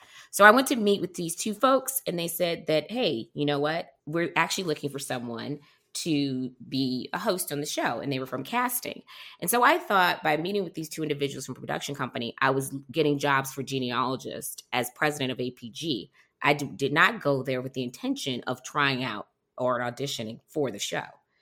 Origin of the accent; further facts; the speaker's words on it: Detroit, Michigan, United States; I grew up in Detroit, Michigan, grew up an only child, but I do have a sister.